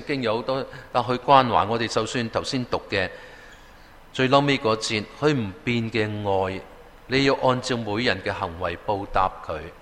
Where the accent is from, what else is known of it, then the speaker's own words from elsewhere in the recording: Guangdong, China; accent: Cantonese; 我们广东话有一度说倾心吐意